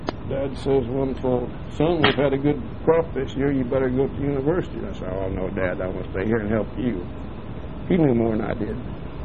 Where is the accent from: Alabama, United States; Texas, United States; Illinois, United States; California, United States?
Illinois, United States; born there; I was born in Illinois.